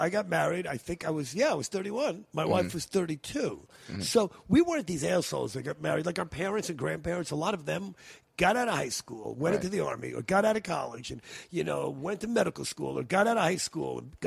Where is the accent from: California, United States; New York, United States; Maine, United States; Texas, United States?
New York, United States; Disneyland to me, when I was a kid, growing up in New York, Disneyland was, very few friends of mine.